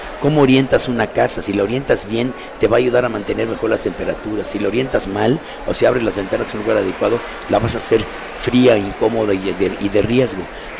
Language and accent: Spanish; Mexico City, Mexico; y eso que vengo de la Ciudad de México, no me puedo asustar